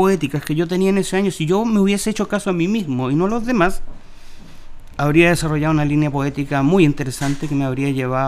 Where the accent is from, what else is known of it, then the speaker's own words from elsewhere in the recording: Concepción, Biobío, Chile; yo nací en Concepción. Nací, viví y sigo viviendo en Concepción. En el año 1956, a las orillas de un río caudaloso, que es el Biobío, en un territorio muy lluvioso.